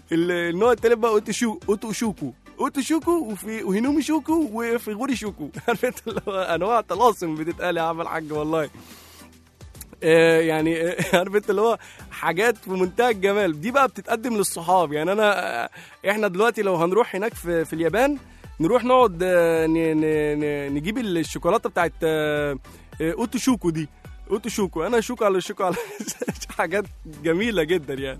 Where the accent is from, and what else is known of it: Egypt